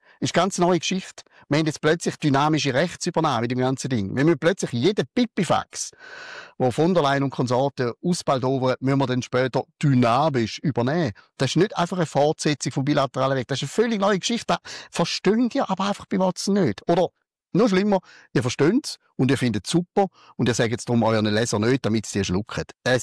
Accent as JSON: {"language": "German", "country": "Switzerland", "accent": "Swiss German", "said": "im Schweizerdeutschen, zumindest in meinem Dialekt"}